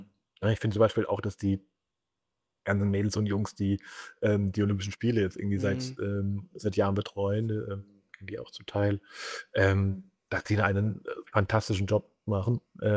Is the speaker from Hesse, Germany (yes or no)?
yes; Hesse, Germany; now in Cologne, Germany; Ich bin auch nur zugezogen jetzt in meinem 9. Jahr hier. Ich komme ganz ursprünglich aus einem ganz kleinen Städtchen in Osthessen, in der Nähe von Fulda.